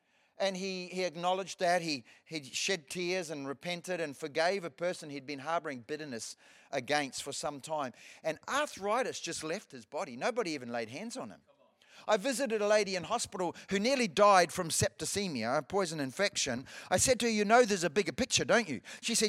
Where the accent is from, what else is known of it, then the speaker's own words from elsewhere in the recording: New Zealand; I went back to my hometown in New Zealand.